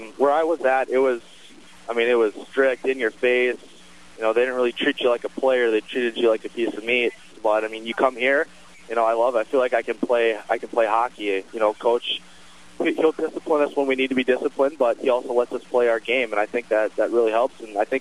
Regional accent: Stillwater, Minnesota, United States; now in Kearney, United States; I started out in Stillwater, Minnesota. I was recruited by Waterloo. I played there for a season.

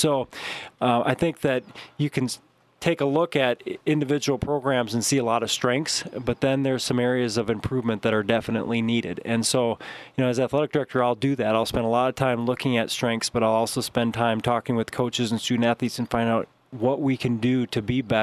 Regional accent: Minneapolis, Minnesota, United States; I grew up in South Minneapolis, and my dad was a high school coach and a teacher, and then I went to Bethel University in St. Paul, where I played football and basketball.

